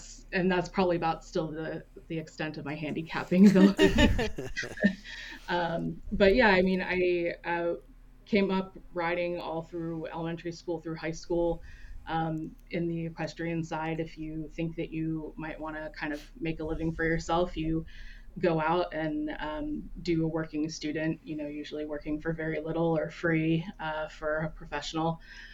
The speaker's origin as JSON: {"language": "English", "region": "Maryland", "country": "United States", "tie": "born or raised there", "said": "Well, I'm a native of Maryland. I grew up in Maryland. I still am in Maryland."}